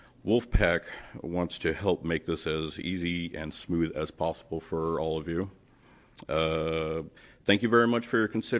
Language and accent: English; Portland, Oregon, United States; born there; I was born in Portland, Oregon.